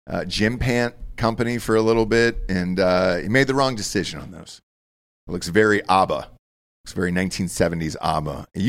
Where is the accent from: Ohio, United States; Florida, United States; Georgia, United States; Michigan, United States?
Georgia, United States; That's my home state.